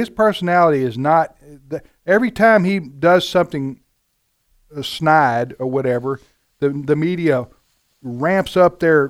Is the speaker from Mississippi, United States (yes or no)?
yes; Mississippi, United States; When I had a chance to vote in my home state of Mississippi in the Republican primary, I voted for Ted Cruz.